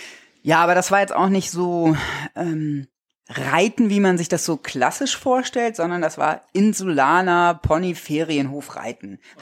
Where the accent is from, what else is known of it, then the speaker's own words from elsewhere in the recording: Wittdün, Schleswig-Holstein, Germany; Ich komme von Wütün oder aus Wütün von Amrum. Die Insel liegt so 2 Stunden außerhalb oder 2 Stunden mit der Fähre vom Festland weg. Also sehr behütet, sehr idyllisch, so ein bisschen wie Pippi Langstrumpf vielleicht groß geworden.